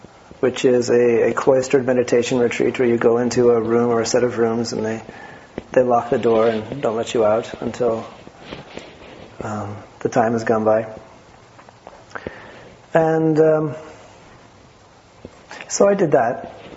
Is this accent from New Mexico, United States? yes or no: yes; New Mexico, United States; also born or lived in California / Texas; I was born here in California. I grew up in New Mexico and Texas mostly. I went to school in at UC Santa Cruz.